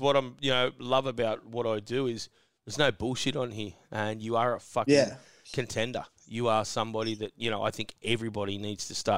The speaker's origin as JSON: {"language": "English", "town": "Dee Why", "region": "New South Wales", "country": "Australia", "tie": "born or raised there", "said": "DY grew up there, yeah, Oaks Avenue."}